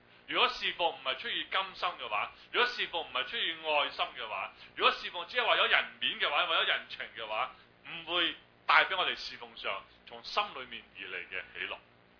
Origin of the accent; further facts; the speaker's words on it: Guangdong, China; 我哋中国人有句，我哋广东人有句俗